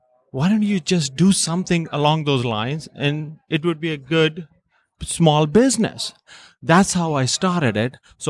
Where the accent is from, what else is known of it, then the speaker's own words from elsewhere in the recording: California, United States; We are from California.